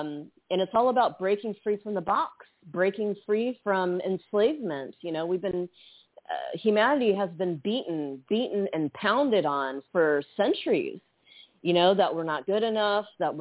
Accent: United States; You know me, I mean, I'm from America.

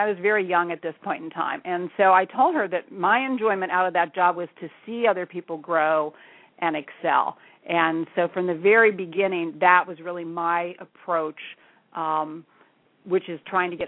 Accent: Pennsylvania, United States; also born or lived in Philadelphia; And then I moved from Philadelphia back to my hometown about the mid-80s, and my hometown is in central Pennsylvania.

